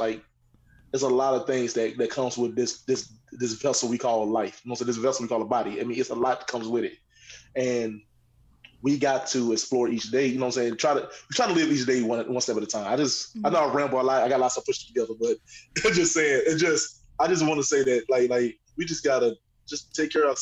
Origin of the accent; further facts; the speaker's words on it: Henderson, North Carolina, United States; I also have a nonprofit organization that I do outside of my hometown of Henderson, North Carolina, the Green Rose Foundation, which I named after my late mother.